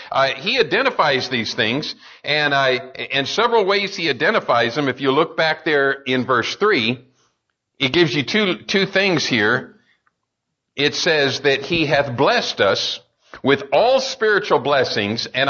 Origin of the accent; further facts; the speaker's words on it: Arizona, United States; now in Texas, United States; I never grew up with daylight savings time. I grew up in Arizona. And so I never had to mess with it.